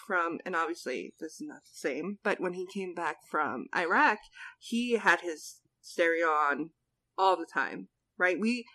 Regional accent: New Jersey, United States; I guess I'm from New Jersey. Diners are always open.

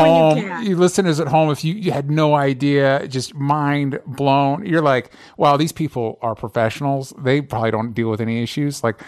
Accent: Florida, United States; I grew up in Florida. I know these people.

